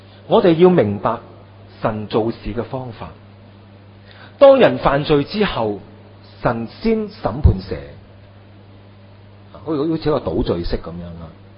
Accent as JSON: {"language": "Cantonese", "country": "China", "said": "所以我哋中国人、东方人呢，嗰种嘅父权啦，男人系一家之主啦"}